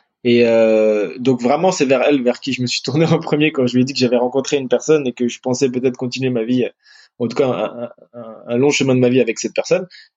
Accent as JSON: {"language": "French", "country": "France", "tie": "born or raised there", "said": "moi, je suis français, j'ai toujours vécu en France"}